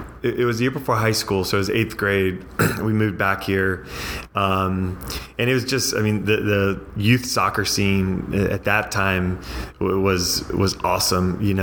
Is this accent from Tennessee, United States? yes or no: no; Dallas, Texas, United States; Dallas is obviously my hometown